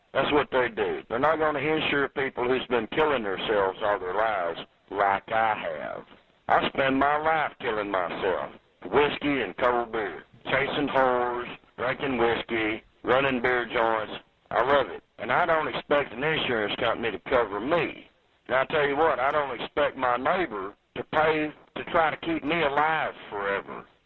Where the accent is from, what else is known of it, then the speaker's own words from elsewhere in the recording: Bellmead, Texas, United States; I'm from Bellmead, Texas.